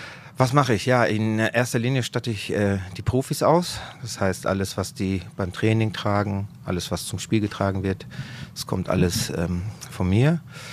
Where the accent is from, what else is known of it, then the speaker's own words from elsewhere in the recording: Naples, Campania, Italy; now in Dortmund, Germany; ich komme aus Neapel, gebürtiger Neapolitaner, 1974 nach Dortmund gekommen mit meinen Eltern, hier meine Schule absolviert.